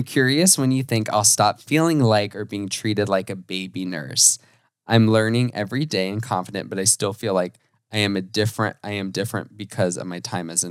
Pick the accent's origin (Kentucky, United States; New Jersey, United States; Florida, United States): Florida, United States; Like film set medic, like I'm from Florida, I would never hear about that.